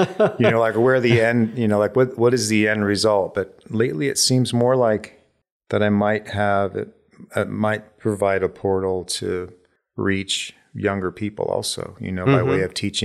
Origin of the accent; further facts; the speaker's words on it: Ohio, United States; Well, I grew up in the Midwest in Ohio.